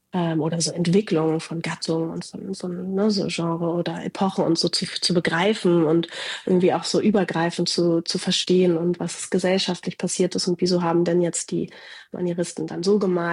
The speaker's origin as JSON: {"language": "German", "region": "Berlin", "country": "Germany", "tie": "born or raised there", "said": "Und ich meine, ich bin ja in Berlin groß geworden auch."}